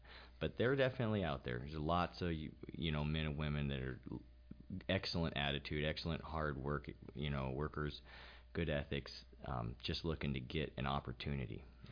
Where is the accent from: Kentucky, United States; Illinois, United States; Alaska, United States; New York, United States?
Alaska, United States; Homer; now in Anchorage, United States; I grew up in Homer, lifelong Alaskan. I grew up cleaning carpets and painting houses. That was the family business. Graduated high school, moved to Anchorage